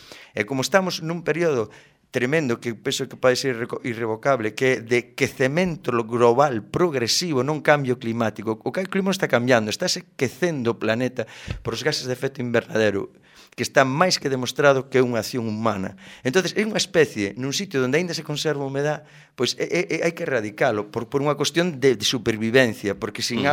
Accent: Ribeira, Galicia, Spain; pero tamén a miña terra, eu son de Ribeira e a Curota, todo eso.

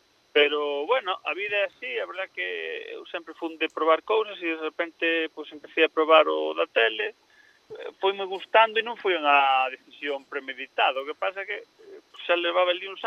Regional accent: Pontevedra, Galicia, Spain; do equipo de aquí de Pontevedra, que é onde son eu

